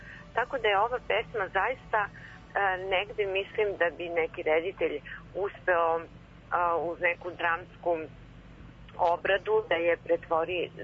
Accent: Vranje, Southern and Eastern Serbia, Serbia; mnogo reči koje sam ja čula odrastajući u Vranju, rođena sam dakle u Vranju, ja i moja sestra

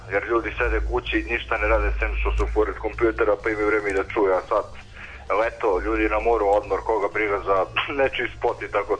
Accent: Požarevac, Southern and Eastern Serbia, Serbia; Da, da, mi smo iz Požarevca.

